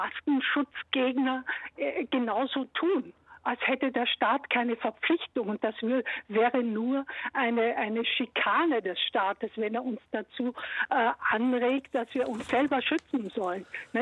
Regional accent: Austria; es auch aus Österreich, wo ich herkomme

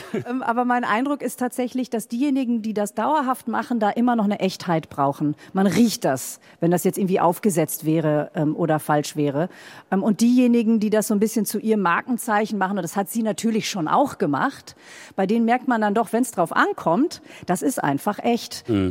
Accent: Ibbenbüren, North Rhine-Westphalia, Germany; also born or lived in Osnabrück; Richtig, ich bin in Osnabrück geboren, aber ich komme aus Ibbenbüren.

